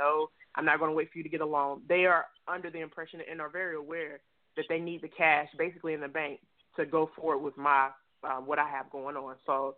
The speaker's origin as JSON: {"language": "English", "region": "North Carolina", "country": "United States", "said": "I was sticking to this Fayetteville, North Carolina area because I had knew the area. I'm actually from North Carolina."}